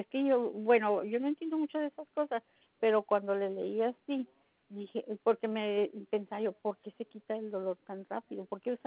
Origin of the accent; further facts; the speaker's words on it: Chihuahua, Mexico; cuando Chihuahua, estoy cerquita de Texas, así es que el clima es duro allá.